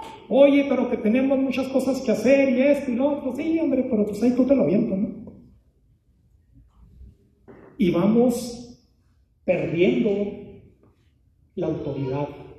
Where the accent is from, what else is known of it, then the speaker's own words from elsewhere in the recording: Mexico; Y si de por sí, como cultura mexicana, somos reacios a la autoridad, y eso desde chiquitos, ¿eh?